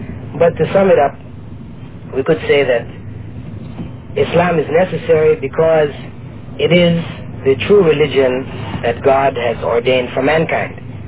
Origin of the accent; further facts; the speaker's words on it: Canada; Well, actually, I grew up in Canada.